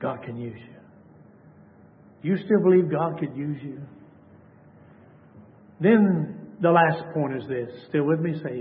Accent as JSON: {"language": "English", "region": "Texas", "country": "United States", "tie": "born or raised there", "said": "I grew up in Dallas County, Texas. I mean, there were cars, just mass people everywhere."}